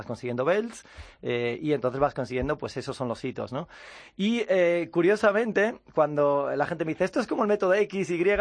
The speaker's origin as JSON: {"language": "Spanish", "region": "Galicia", "country": "Spain", "said": "como buen loco gallego, porque soy gallego"}